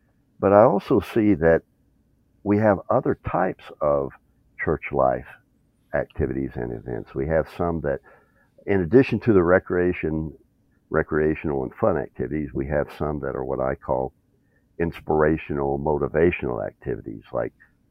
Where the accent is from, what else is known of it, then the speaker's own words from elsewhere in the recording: North Carolina, United States; born there; also born or lived in West Virginia / Tennessee; Well, I did spend some time in West Virginia, but I was born in North Carolina and lived a lot of my life in Tennessee as well. So I'm a Southeastern, born and bred most of my time.